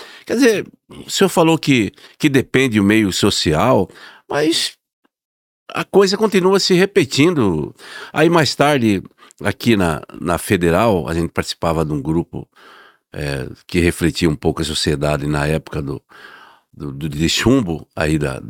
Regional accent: Arenápolis, Mato Grosso, Brazil; eu sou de uma região de Garimpo, Arenápolis, e lá... É um município criado por baianos e alagoanos.

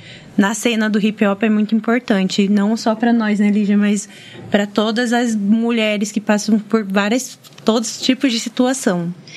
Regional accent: Cuiabá, Mato Grosso, Brazil; eu vim lá de Cuiabá.

